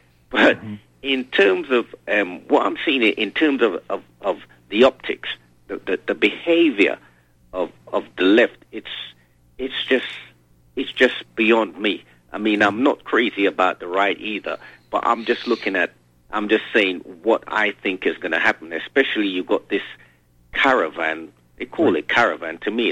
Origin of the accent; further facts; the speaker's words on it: London, United Kingdom; born there; also born or lived in Trinidad and Tobago; I was born in South London in 1961. I went back to the Caribbean, the island of Trinidad and Tobago for a while, and then I came back here to complete college and etc. Then I decided to stay.